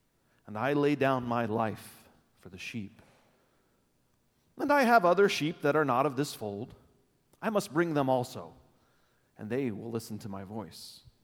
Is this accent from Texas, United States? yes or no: yes; Texas, United States; moved away as an adult; now in Fairbanks, United States; I am originally from Texas. I spent the first 26 and a half years of my life there, and I've spent the last 14 and a half years of my life right here in Fairbanks.